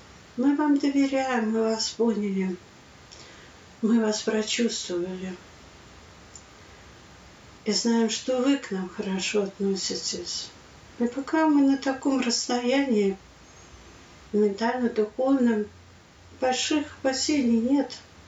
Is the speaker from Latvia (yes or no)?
yes; Riga, Latvia; из Риги, Латвии.